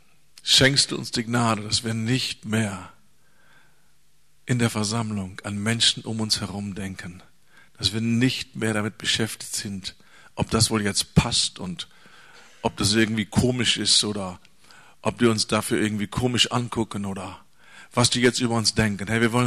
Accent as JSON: {"language": "German", "country": "Germany", "said": "Und wir sagen, ja, so sind wir Deutsche."}